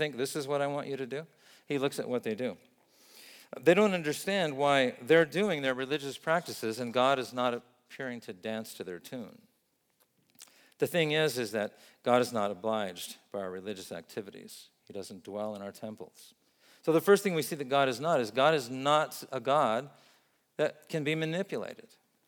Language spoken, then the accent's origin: English; Vietnam; I think of an example of that from where I grew up in Vietnam.